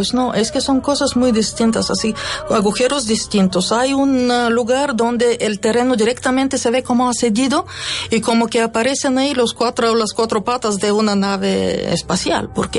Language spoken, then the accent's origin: Spanish; Bulgaria; now in Spain; yo vuelvo a Bulgaria y voy a ver esto porque está al lado de mi casa prácticamente.